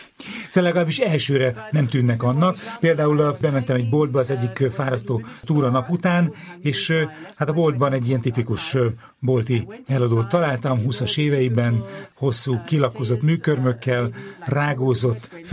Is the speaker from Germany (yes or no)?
yes; Germany; Hungarian is a second language; Német vagyok, és ugye Németországban a vallás mára már nem képezi annyira fontos részét az emberek életének